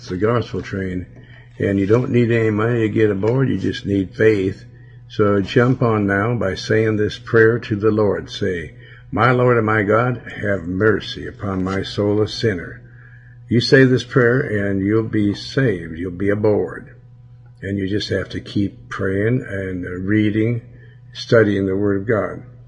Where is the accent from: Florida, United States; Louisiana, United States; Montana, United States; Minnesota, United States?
Montana, United States; Billings; Okay, in my hometown, then what?